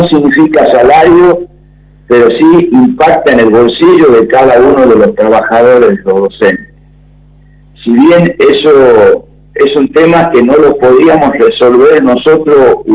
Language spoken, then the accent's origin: Spanish; Tucumán, Argentina; nosotros, no solo argentinos, sino también somos tucumanos